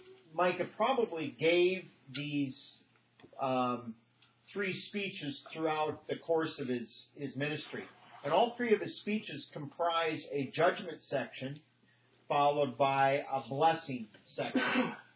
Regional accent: Royal City, Washington, United States; You go to the Tri-Cities, where are you from? Royal City. Where's that? You know, they don't know where Royal City is at the Tri-Cities.

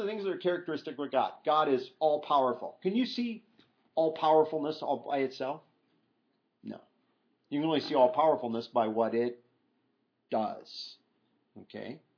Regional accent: Iowa, United States; and I come from Iowa, where you don't have to add as much to the soil as they do out here.

